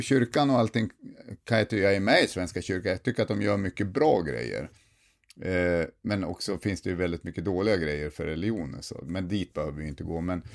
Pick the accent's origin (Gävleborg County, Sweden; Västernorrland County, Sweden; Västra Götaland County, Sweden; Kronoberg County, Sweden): Västernorrland County, Sweden; Sundsvall; now in Luleå, Sweden; alltså jag är ju från Sundsvall.